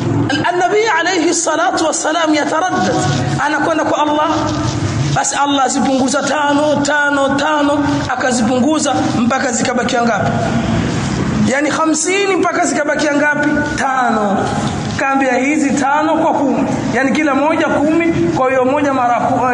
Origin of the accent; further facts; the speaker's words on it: Zanzibar, Tanzania; hata kule kwetu Unguja na maeneo ya Pemba